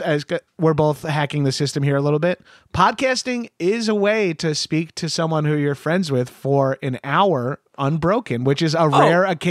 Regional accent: New York, United States; I'm Italian and I'm from New York, so I have a hard time.

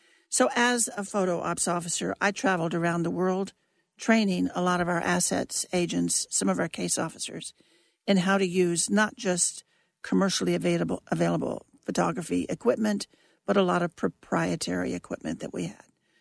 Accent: Kansas, United States; You know, we were so young, and I was from Kansas, loving being in Europe

